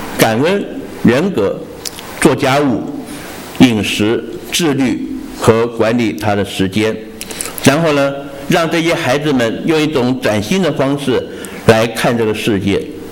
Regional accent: China; 其实我们中国人跟犹太人有一个很相似的地方，也就是我们很注重家庭的观念

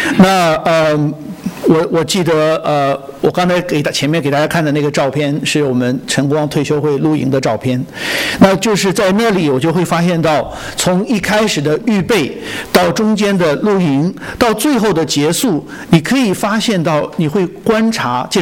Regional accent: China; 就是我们从小在这个中国大陆学

